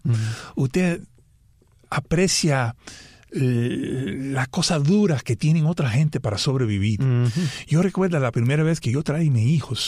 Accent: New York, United States; born there; Yo siempre pensaba que eso era manera de Nueva York, porque nosotros nacimos en Nueva York

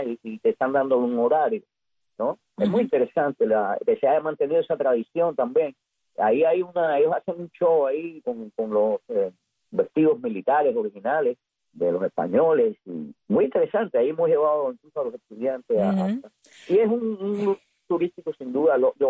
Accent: Havana, Cuba; yo soy habanero del Vedado, de Cojima. En el Vedado se oye el cañonazo.

